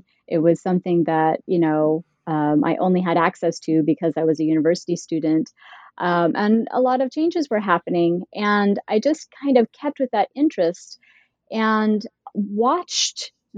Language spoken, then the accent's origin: English; Utah, United States; born or raised there; also born or lived in Idaho